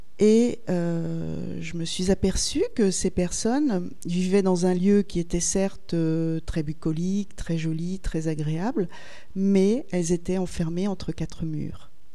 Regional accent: Saint-Étienne, Auvergne-Rhône-Alpes, France; parce que je suis originaire de Saint-Étienne.

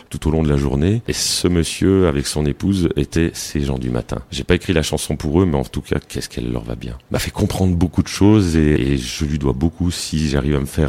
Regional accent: Montélimar, Auvergne-Rhône-Alpes, France; Mais vous venez d'où ? Moi de Montélimar, monsieur.

